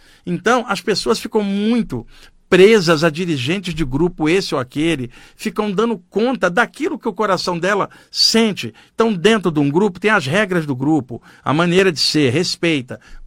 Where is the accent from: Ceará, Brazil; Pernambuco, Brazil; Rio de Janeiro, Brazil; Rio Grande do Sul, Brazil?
Rio de Janeiro, Brazil; now in São Paulo, Brazil; Eu, como cresci no Rio de Janeiro, tá? E tendo a área marítima ali muito legal, quando eu vim para São Paulo